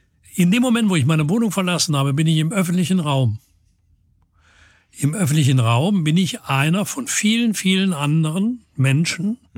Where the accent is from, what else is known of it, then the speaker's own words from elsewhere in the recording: Cologne, North Rhine-Westphalia, Germany; Ich sehe jeden Tag als Kölner irgendwann den Dom. Ich sehe jeden Tag als Kölner irgendwann den Rhein.